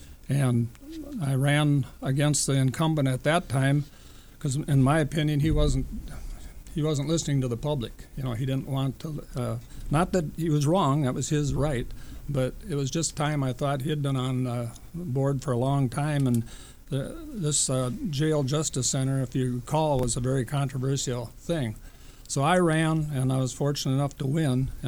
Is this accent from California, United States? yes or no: no; Lyle, Minnesota, United States; I grew up in Lyle and graduated from Lyle High School, then Austin, which is now Riverland Community College